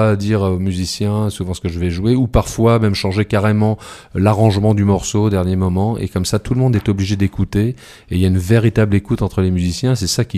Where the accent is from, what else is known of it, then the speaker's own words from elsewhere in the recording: Nogent-le-Rotrou, Centre-Val de Loire, France; J'ai commencé par le piano ici à Nogent-le-Rotrou, puisque je suis de Nogent, je suis arrivé, j'avais un an.